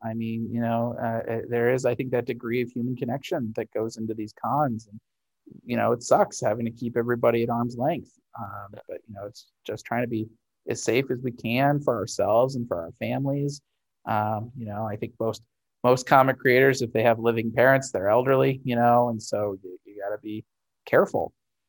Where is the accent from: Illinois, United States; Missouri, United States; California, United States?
Missouri, United States; St. Louis; We're going to be setting something up with a Fantasy Shop in St. Louis, my hometown store.